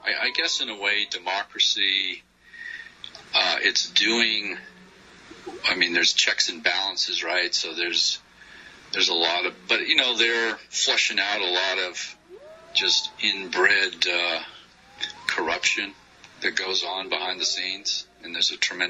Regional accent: Maine, United States; You know, I grew up in Maine

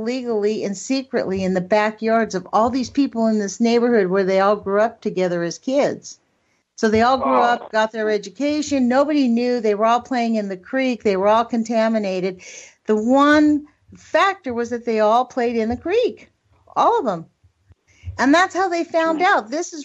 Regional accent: Los Angeles, California, United States; born there; However, I was born in Los Angeles, not far from the very first nuclear meltdown on our planet.

